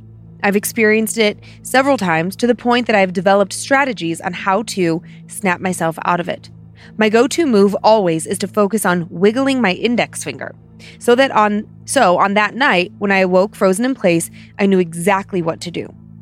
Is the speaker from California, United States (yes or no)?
no; Seattle, Washington, United States; I am from the Seattle area.